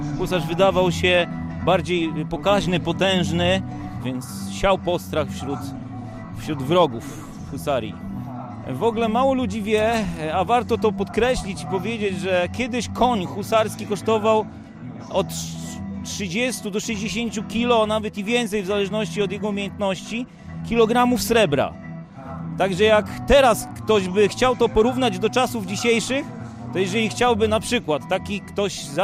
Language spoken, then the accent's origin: Polish; Podlaskie Voivodeship, Poland; Także pochodzimy z Podlasia, z Białegostoku, ale i z Grajewa i z innych miejscowości Podlasia.